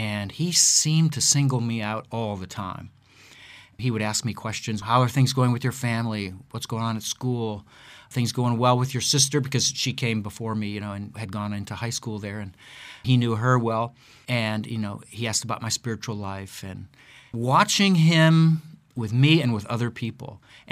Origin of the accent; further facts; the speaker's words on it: Akron, Ohio, United States; moved away as an adult; I was born and raised in Akron, Ohio, which, of course, you may know that as the city where LeBron is from.